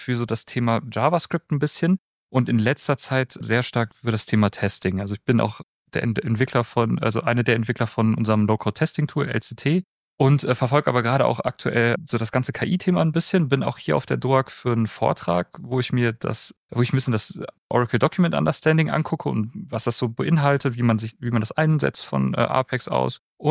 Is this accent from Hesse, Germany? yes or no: no; Bochum, North Rhine-Westphalia, Germany; Ich komme aus Bochum.